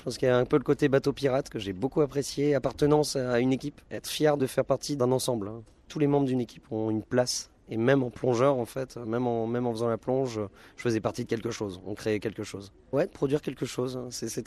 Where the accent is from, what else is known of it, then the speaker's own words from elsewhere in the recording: Lille, Hauts-de-France, France; Originaire de Lille, ouais, je suis né à Lille.